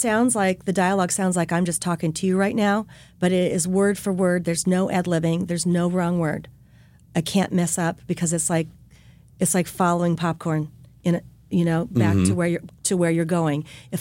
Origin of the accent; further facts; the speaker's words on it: Los Angeles, California, United States; I rented this little beach bungalow in my hometown in LA.